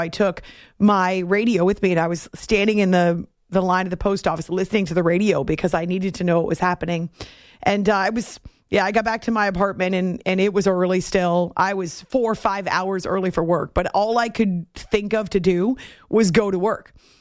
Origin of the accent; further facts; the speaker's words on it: New England, United States; I grew up in New England and had a high school field trip that came to New York City.